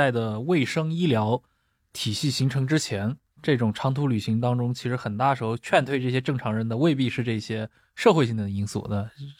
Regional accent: Anqing, Anhui, China; 因为我的老家在那个安徽安庆。

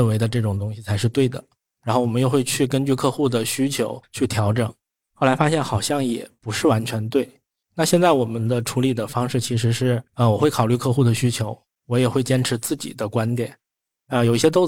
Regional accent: Tianjin, China; 然后我是天津人，就想在天津就是在我家开过店了

